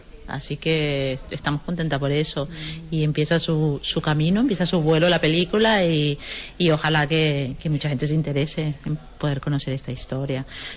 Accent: Venezuela; now in Spain; Es difícil como mujer venezolana hacer cine en Cataluña.

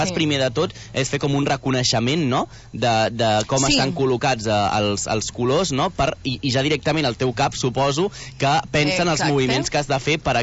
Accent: Premià de Mar, Catalonia, Spain; a Premià de Mar, que és d'on sóc jo

